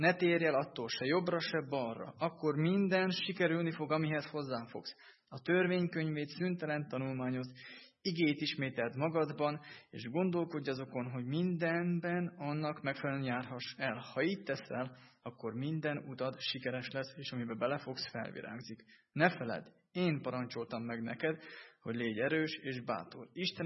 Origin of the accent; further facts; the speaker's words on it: Zakarpattia Oblast, Ukraine; now in Hungary; én ahonnan jöttem Kárpátaljáról, ott kötelező a sorkatonosság